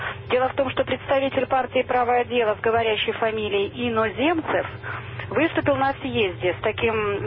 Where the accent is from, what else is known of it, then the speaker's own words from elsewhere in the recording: Moscow, Russia; Да, да, я из Москвы.